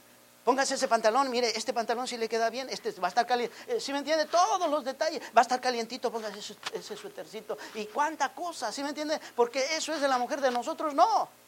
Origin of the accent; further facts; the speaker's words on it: Mexico; Pero nosotros, como venimos de Oaxaca, como venimos de Michoacán, ¿sí me entiende?